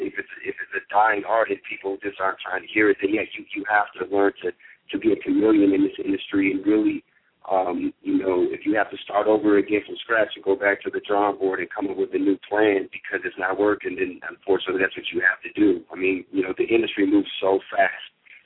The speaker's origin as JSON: {"language": "English", "region": "California", "country": "United States", "tie": "born or raised there", "lives_now": "Atlanta, United States", "said": "I mean, I live in Atlanta. I mean, I am a California kid. I grew up in Cali, but it's big out here."}